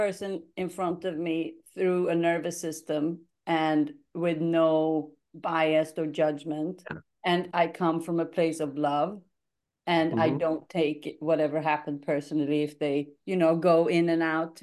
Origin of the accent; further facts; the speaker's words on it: Sweden; I'm from Sweden. We're not allowed to say that.